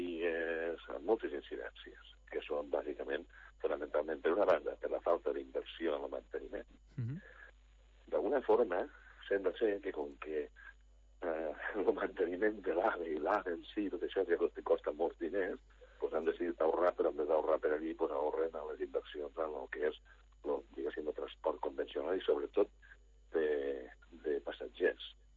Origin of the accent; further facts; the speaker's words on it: Móra la Nova, Catalonia, Spain; Jo soc de Mola Nova, és a dir, que a Mola Nova, als anys 50-60, hi havia un taller de trens